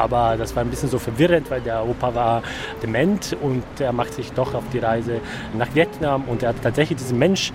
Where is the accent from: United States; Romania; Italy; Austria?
Italy; Venice, Veneto; now in Berlin, Germany; Ich komme aus Venedig. Ich wohne in Berlin seit 12 Jahren